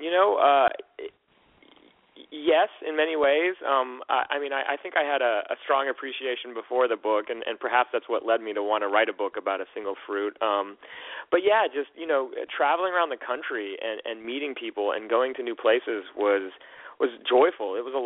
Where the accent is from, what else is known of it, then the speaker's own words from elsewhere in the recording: Florida, United States; I grew up in Polk County, Florida, which is, you know, I grew up on the rural end of that county.